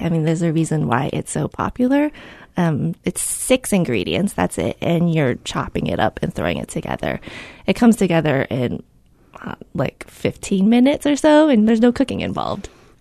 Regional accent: California, United States; I remember that growing up, actually, when I grew up in the Bay Area.

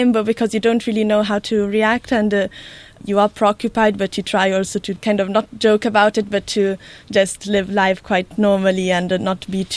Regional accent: Piacenza, Emilia-Romagna, Italy; English is a second language; I'm from Piacenza. I'm 21 years old, and I'm a university student.

